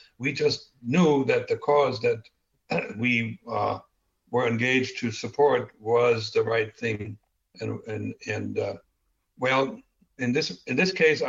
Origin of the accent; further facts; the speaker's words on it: Germany; accent: German; English is a second language; now in United States; But then again, my talent to get rid of almost 100% of my German accent was so unique that they said, all right, he's going to the U.S., they have tall people.